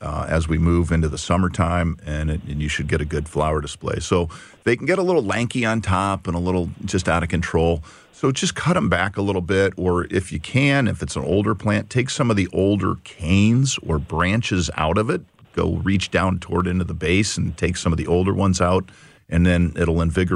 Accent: Illinois, United States; So we've spent a lot of time in our rural area where I grew up outside of Chicago, out with the trees.

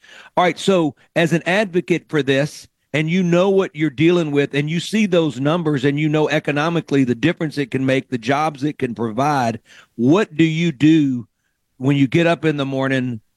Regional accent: Mississippi, United States; When I was in Nashville, I didn't have my immediate support system that I grew up with in Mississippi.

